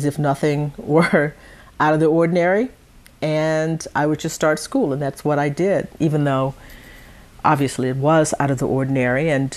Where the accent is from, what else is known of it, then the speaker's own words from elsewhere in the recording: Conroe, Texas, United States; also born or lived in Livingston; But we moved there when I was an infant. I was born in Livingston, which is even deeper into East Texas